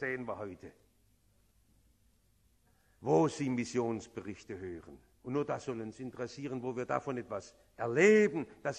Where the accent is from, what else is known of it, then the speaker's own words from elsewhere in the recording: India; die das Evangelium bei uns in Indien bekämpfen und sagen, das ist doch egal, das ist doch Sozialarbeit. Und die wissen gar nicht, was sie uns damit antun.